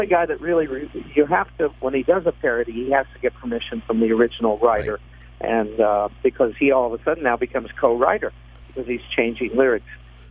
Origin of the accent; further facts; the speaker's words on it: Ohio, United States; born there; I was born in Ohio.